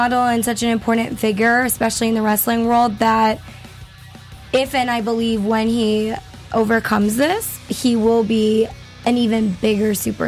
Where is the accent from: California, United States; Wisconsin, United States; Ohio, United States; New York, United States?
New York, United States; Long Island; Long Island, New York's Nassau Coliseum, my hometown.